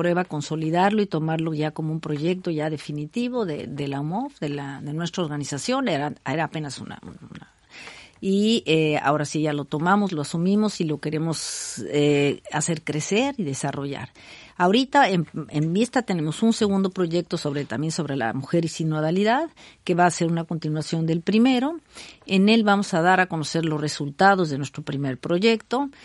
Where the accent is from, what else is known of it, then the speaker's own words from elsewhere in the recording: Mexico; soy mexicana